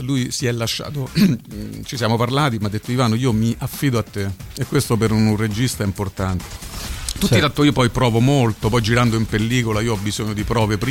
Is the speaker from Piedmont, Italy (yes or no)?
no; Rome, Lazio, Italy; io sono di Trastevere, mia mamma aveva 11 figli, mio padre 10, tutti di Trastevere, ma negli anni 70 hanno venduto le case perché erano brutte, povere, e con quei soldi si andava a Viale Marconi, Magliana